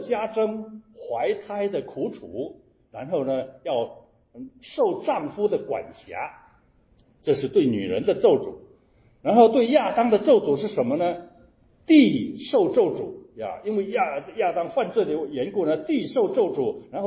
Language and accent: Chinese; China; 其实我们中国人有时候也讲归土